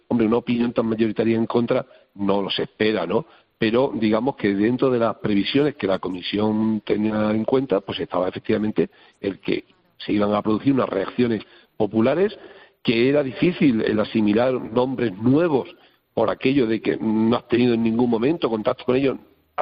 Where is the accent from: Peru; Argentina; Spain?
Spain; Extremadura; nosotros somos ciudadanos de Extremadura, de estos municipios, muchos de nosotros, y vivimos aquí